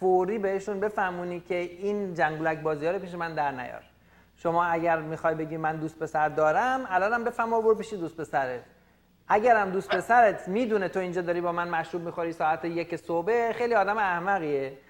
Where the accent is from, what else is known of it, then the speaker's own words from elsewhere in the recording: Iran; ما مردای ایرانی هستیم